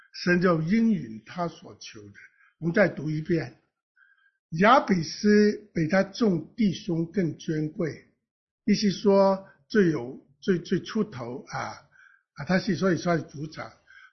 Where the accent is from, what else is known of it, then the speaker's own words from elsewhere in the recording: Guangdong, China; 我们广东人说脚头毛